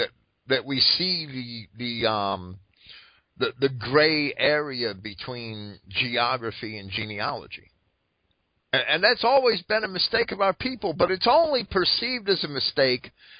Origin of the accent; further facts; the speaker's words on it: Massachusetts, United States; He's from West Virginia and I'm from Massachusetts.